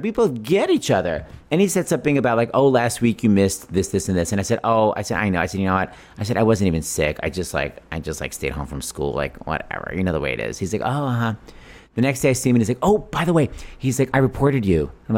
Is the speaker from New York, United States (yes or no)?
yes; New York, United States; By the way, we grew up in New York, so it doesn't make any sense.